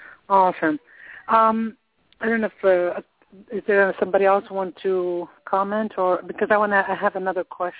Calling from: Boca Raton, Florida, United States; I'm calling from Boca Raton, Florida.

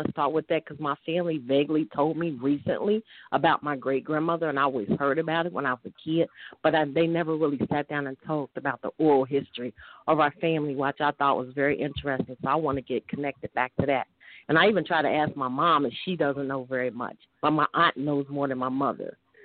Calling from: Cincinnati, Ohio, United States; from Cincy.

